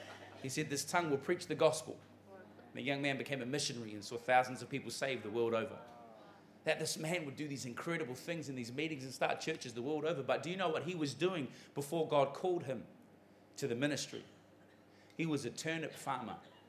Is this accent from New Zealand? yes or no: yes; New Zealand; But I must admit, as a New Zealander, I've always been intrigued by the shepherds.